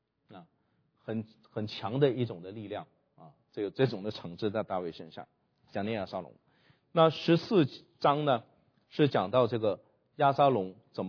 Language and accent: Chinese; China